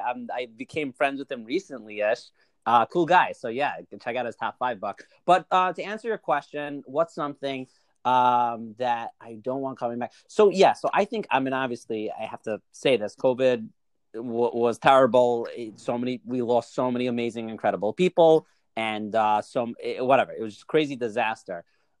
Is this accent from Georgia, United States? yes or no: no; Brooklyn, New York, United States; Originally from Brooklyn, from Flatbush. I usually get flack for saying that. But no, I love that I'm originally from Flatbush.